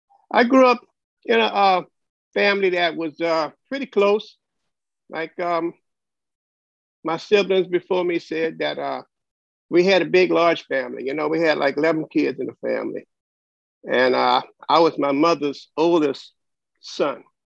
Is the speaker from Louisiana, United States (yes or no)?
yes; New Orleans, Louisiana, United States; I grew up in the Crescent City, which is New Orleans, Louisiana. They call it a crescent because the way it's shaped. It's shaped like a crescent.